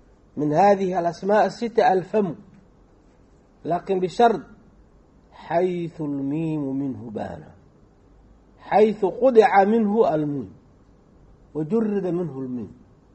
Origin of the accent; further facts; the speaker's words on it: Somalia; عندنا في الصومال القدماء كان مثل عندهم